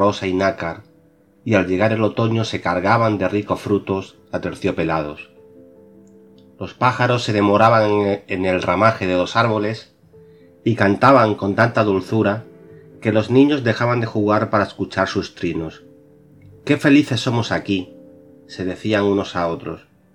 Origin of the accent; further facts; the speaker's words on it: Extremadura, Spain; born there; el día de Extremadura, la comunidad en la que, en mi tierra, donde nací.